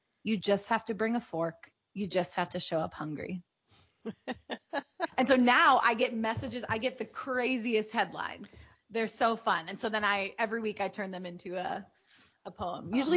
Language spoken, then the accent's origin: English; Chicago, Illinois, United States; we are from very different parts of the country. I'm from Chicago.